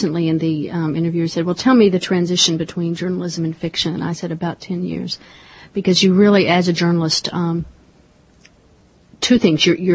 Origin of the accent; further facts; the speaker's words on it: Dallas, Texas, United States; I am a Texan, and he's a Texan. So I grew up in Dallas, and Texas has been very receptive to this book